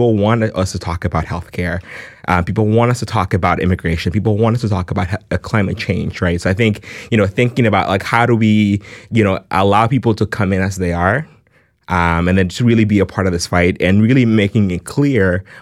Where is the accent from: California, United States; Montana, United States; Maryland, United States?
Maryland, United States; also born or lived in Panama; So my family and I came from Panama over 14 years ago. We came to the United States and I grew up in Maryland. I've been undocumented ever since I came, really.